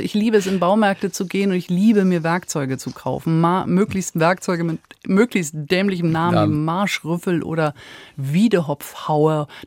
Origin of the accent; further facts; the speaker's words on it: Northern Germany, Germany; Das hätte ich als Norddeutsche, die ans Nieselwetter gewohnt ist, auch nicht gedacht, dass ich das mal sage.